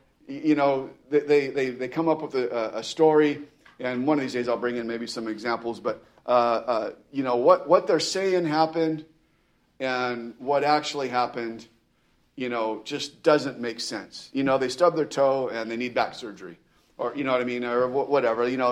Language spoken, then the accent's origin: English; California, United States; And I'm from California, but when I moved to Southern California, I never really got into surfing.